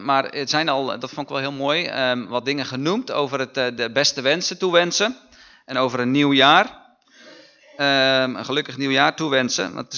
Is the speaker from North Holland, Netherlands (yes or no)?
no; South Holland, Netherlands; born there; now in Limburg, Netherlands; ik kom uit Zuid-Limburg. Niet van oorsprong natuurlijk, dat horen jullie direct. ik ben geboren in de Alblasser Waarders bij ja, Dordrecht in de buurt, maar ben 12 jaar geleden verhuisd naar Limburg